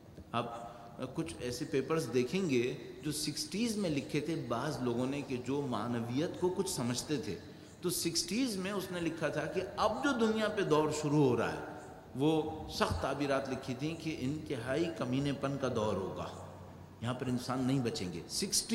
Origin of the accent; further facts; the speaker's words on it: Pakistan; اچھا اب میں جواب میں کہوں گا میں تو پاکستانی ہوں نا اس لیے میں نہیں لے سکا